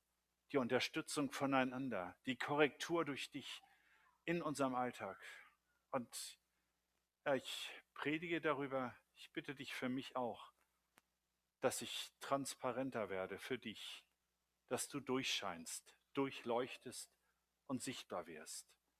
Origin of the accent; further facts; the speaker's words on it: Germany; first language German; Selbst als Deutscher würde ich sagen, ich beherrsche nicht die deutsche Sprache oder die deutsche Rechtschreibung bis in alle Kleinigkeiten.